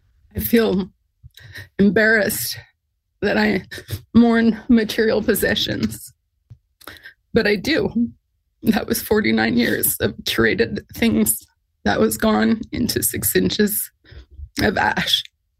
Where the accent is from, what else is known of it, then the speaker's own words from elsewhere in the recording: Kelowna, British Columbia, Canada; I'm from Kelowna, British Columbia.